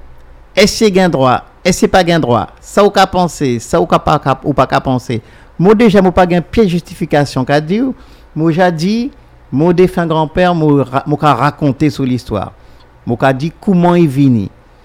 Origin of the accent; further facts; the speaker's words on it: French Guiana; moi, je suis dit que je suis Guyanais.